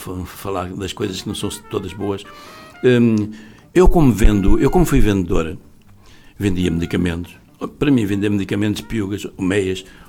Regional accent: Lisbon, Portugal; eu gostaria de estar mais na minha terra, gostaria de estar mais em Lisboa.

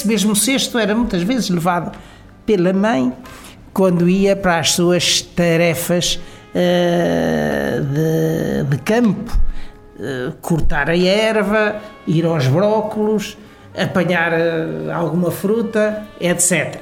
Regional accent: Aveiro, Centro, Portugal; born there; Eu nasci de facto numa cidade, a cidade mais rural, numa aldeia, a aldeia mais rural do concelho de Aveiro e atualmente continua a ser a mais pobre e a mais rural do concelho de Aveiro.

